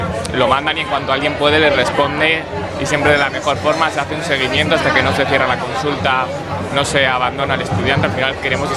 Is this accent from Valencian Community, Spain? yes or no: yes; Elche, Valencian Community, Spain; A ver, en mi caso yo soy alicantino, soy ilicitano, entonces sí. Claro, yo vivo aquí abajo.